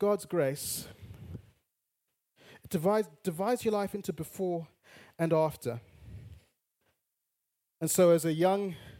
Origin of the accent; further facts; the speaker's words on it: Bulawayo, Zimbabwe; I want to go back to my hometown of Bulawayo